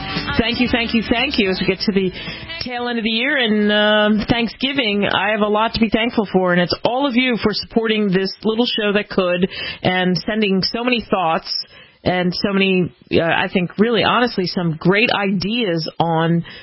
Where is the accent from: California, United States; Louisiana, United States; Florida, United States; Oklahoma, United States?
Louisiana, United States; New Orleans; And I grew up outside of New Orleans, and it's a beautiful, wonderful city with a mosaic of different kinds of people.